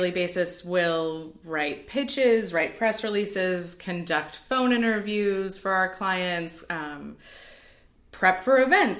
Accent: Los Angeles, California, United States; also born or lived in Dallas; I went to SMU in Dallas, but I grew up in Los Angeles and I wanted to move back to LA as soon as I graduated.

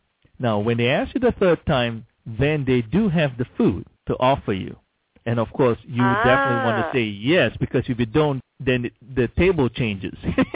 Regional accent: Malaysia; now in United States; I'm Chinese Malaysian. I was born in Malaysia. I'm a U.S. citizen

